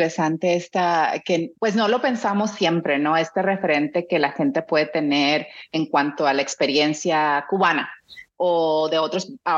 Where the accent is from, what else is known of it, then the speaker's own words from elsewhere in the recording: Mexico; now in United States; Cuando me vine a Estados Unidos, cuando estás en el país donde naciste, nunca piensas, ¿no? De qué es ser mexicano.